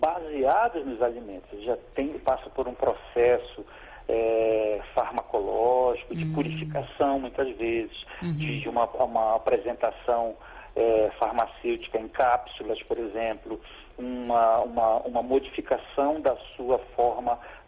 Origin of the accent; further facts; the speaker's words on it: Pará, Brazil; a principal fonte é a castanha do Pará, né, de onde eu sou, do meu estado.